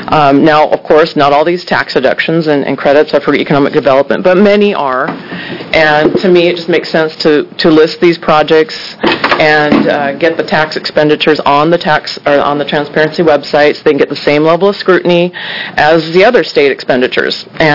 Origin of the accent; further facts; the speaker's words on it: Keizer, Oregon, United States; For the record … I'm from Kaiser. I represent Kaiser, St. Paul, and Newburgh.